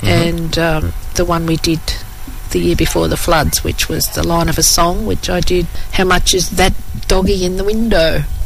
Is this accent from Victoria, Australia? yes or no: yes; Echuca, Victoria, Australia; I'm from the big town of Echuca, just up the road, which makes it really easy for me to get here in the morning and leave in the afternoon.